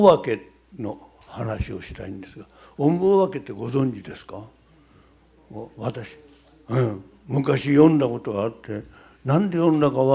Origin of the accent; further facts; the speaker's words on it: Osaka, Japan; born there; moved away as an adult; now in Tokyo, Japan; 私大阪生まれで、まあ18の時に東京行ったままずっと東京で生活してます。